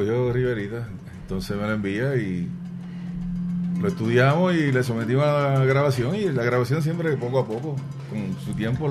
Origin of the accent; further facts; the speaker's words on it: Bayamón, Puerto Rico; now in Orlando, United States; Yo soy de Bayamón, Puerto Rico, queda como algunos 20 minutos de San Juan.